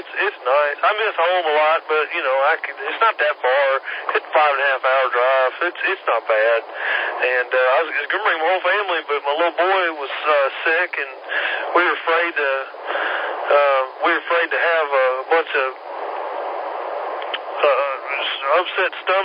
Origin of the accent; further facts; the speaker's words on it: Greenville, South Carolina, United States; now in Kentucky, United States; I'm from Greenville, but over off Hudson Road. But I live in Kentucky now. My family and everything still lives here